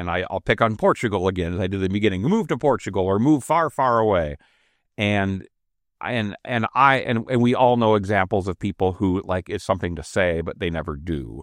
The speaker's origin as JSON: {"language": "English", "country": "United States", "said": "it just seems like we're sort of, as an American, you're sort of given up."}